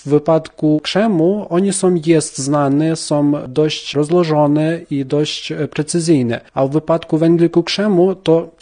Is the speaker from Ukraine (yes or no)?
yes; Western Ukraine, Ukraine; Polish is a second language; now in Poland; Jestem z zachodniej Ukrainy